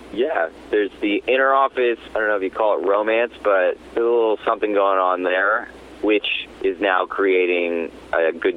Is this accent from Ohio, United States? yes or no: no; New Canaan, Connecticut, United States; New Canaan, Connecticut.